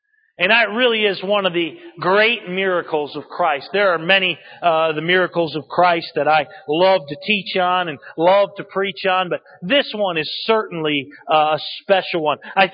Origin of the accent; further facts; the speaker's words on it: New England, United States; We grew up in New England. We've done whale watches.